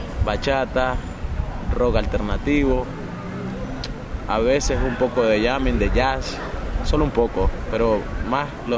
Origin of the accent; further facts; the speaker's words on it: Matagalpa, Nicaragua; Bueno, soy de Matagalpa, Nicaragua. Vivo en el barrio de La Chispa.